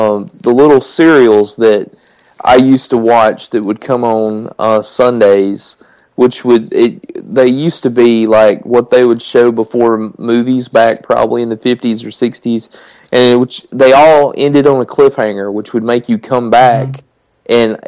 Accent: Mississippi, United States; he's just a dude, you know, just like me, except he was from Kentucky and I'm from Mississippi.

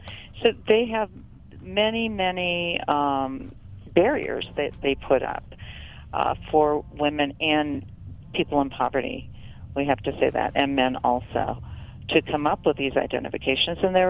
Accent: Florida, United States; I'm from Florida

